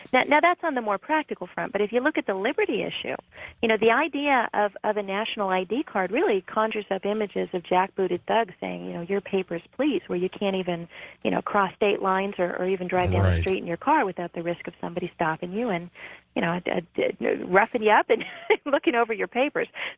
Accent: New Hampshire, United States; Dozens more, including my home state here of New Hampshire, already have bills in the works

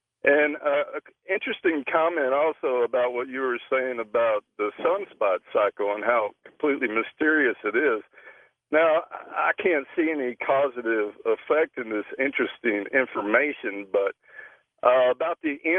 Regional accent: Orlando, Florida, United States; I grew up in Orlando, Florida. I was 6 years old.

